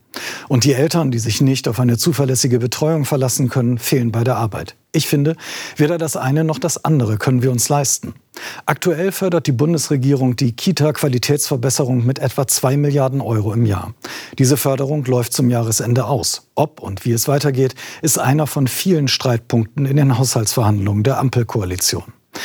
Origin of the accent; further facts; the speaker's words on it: Schleswig-Holstein, Germany; Ich komme aus Schleswig-Holstein.